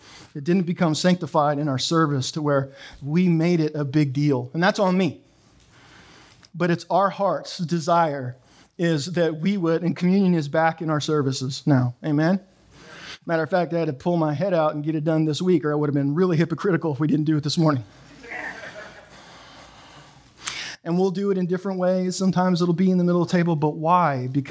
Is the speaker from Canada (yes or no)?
yes; Canada; And by the way, I don't vote because I'm Canadian and I'm going to keep it that way.